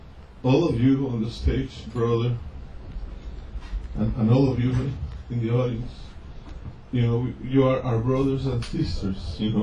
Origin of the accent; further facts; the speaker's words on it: Mexico; I was born and raised in Mexico from Honduranian parents, ethnic background.